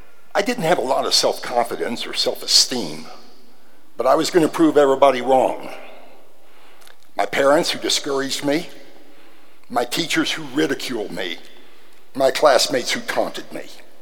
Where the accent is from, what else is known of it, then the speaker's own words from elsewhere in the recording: Sabetha, Kansas, United States; I was brought up a Methodist in Sebetha, Kansas. It's a small, rural, farming community.